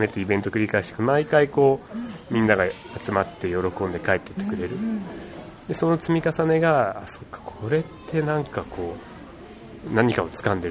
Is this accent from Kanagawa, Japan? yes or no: yes; Zushi, Kanagawa, Japan; also born or lived in Tokyo; 僕自身がこの逗子っていう町に生まれ育って、で一時東京に住んでたんですけど、その時にはもう子供と逗子に戻ってきていて